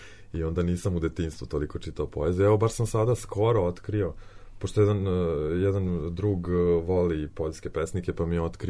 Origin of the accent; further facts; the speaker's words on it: Loznica, Šumadija and Western Serbia, Serbia; odrastao sam u Loznici, tamo sam se bavio amaterskim pozorištem